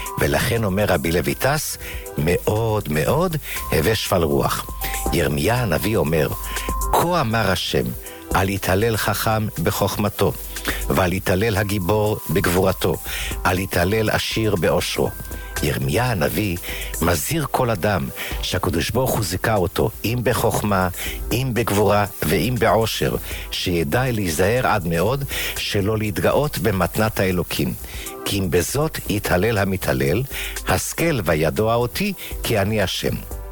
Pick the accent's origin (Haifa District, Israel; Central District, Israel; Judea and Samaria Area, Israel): Central District, Israel; Rehovot; אני מרחובות, ואז כך שבעזרת השם אנחנו בקרבת מקום